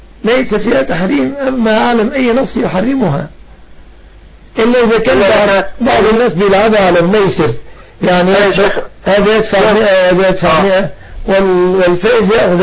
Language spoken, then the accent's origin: Arabic; Egypt; بلادنا مصر